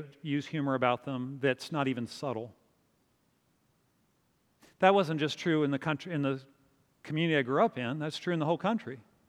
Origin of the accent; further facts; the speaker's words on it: Winchester, Virginia, United States; Now, I grew up in Winchester, Virginia, that was turned over in the Civil War nearly 100 times.